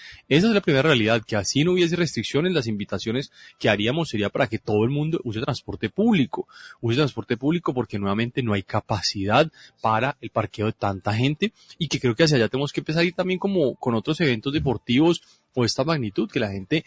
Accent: Cali, Valle del Cauca, Colombia; también creo que es importante que como caleños hagamos una reflexión.

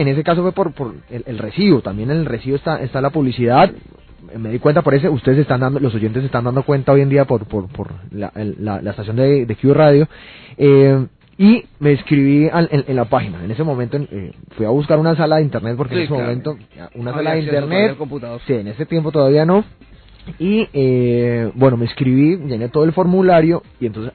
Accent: Pradera, Valle del Cauca, Colombia; yo soy del municipio de Pradera Valle

